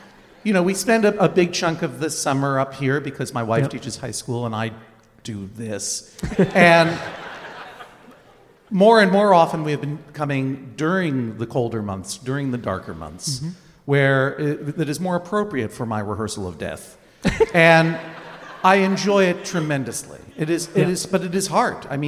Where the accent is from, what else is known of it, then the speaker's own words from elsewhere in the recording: Massachusetts, United States; now in Brooklyn, United States; I am also a stranger to Maine. Yep. You know, I grew up in Massachusetts.